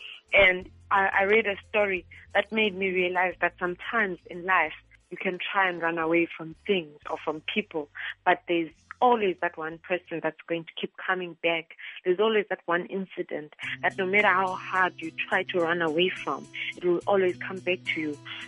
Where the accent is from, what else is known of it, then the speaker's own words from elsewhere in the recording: Bulawayo, Zimbabwe; I was born and raised in Bulawayo in Zimbabwe. I have many homes in Zimbabwe. My father is from the Jombe part.